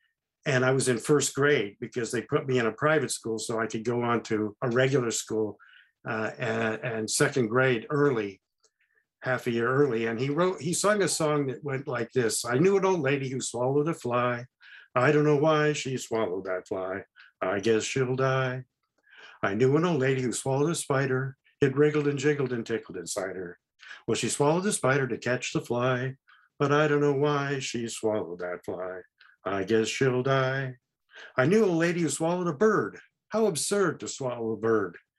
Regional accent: Oakland, California, United States; born there; I was born in Oakland, which is nearby. Actually, it's to my left in this picture behind me. And I currently live in the community that's behind me in this photograph, about 12 miles north of the Golden

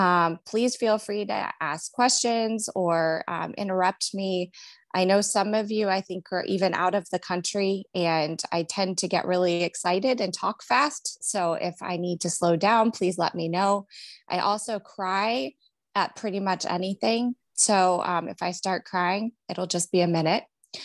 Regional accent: Cleveland, Ohio, United States; now in Cincinnati, United States; So I'm from Cleveland, Ohio, but I settled here in Cincinnati, Ohio, where I'm married.

